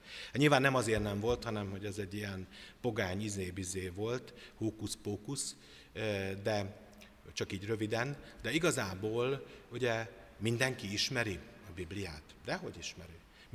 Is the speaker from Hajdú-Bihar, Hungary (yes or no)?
no; Szabolcs-Szatmár-Bereg, Hungary; én szabolcsi vagyok